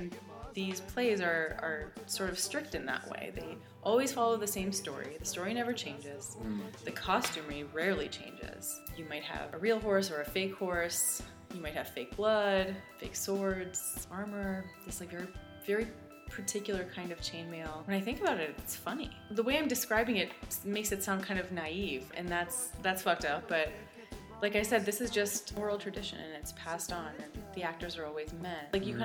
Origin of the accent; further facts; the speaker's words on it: Tehran, Tehran Province, Iran; I do remember a little bit of theater. Theater in Iran is by no means like a populist mode of art making, by any means.